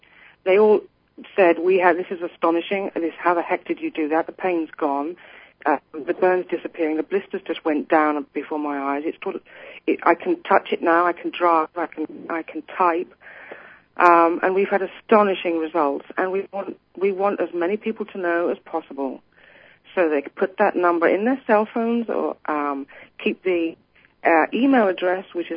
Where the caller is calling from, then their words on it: Canoga Park, California, United States; I'm calling from just outside L.A. at Canoga Park in California.